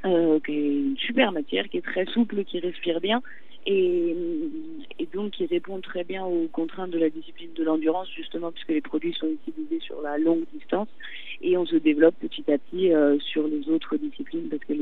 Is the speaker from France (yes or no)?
yes; Rumilly, Auvergne-Rhône-Alpes, France; Nous, on est de Haute-Savoie.